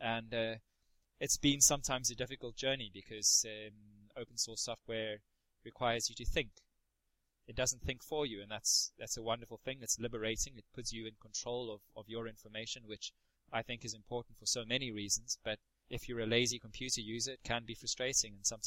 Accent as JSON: {"language": "English", "town": "Cape Town", "region": "Western Cape", "country": "South Africa", "lives_now": "Glasgow, United Kingdom", "said": "I'm from Cape Town, and I worked with the big South African trade union federation, KUSATU, as well as some of the other smaller unions. I've been living in Scotland for 6 years"}